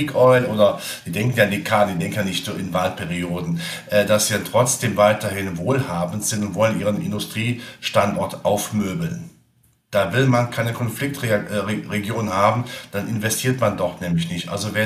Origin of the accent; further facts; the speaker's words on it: North Rhine-Westphalia, Germany; als Rheinländer